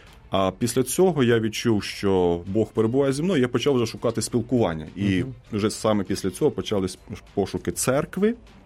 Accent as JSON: {"language": "Ukrainian", "town": "Tatarbunary", "region": "Odesa Oblast", "country": "Ukraine", "said": "це я родом з Одещини, це південь Одеської області, Бесарабія, місто Татарбунари."}